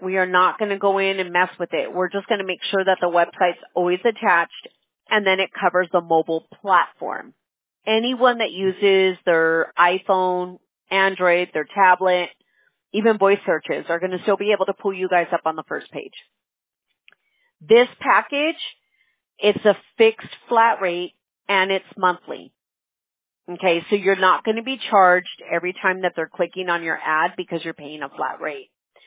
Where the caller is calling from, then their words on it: California, United States; California. I'm in California.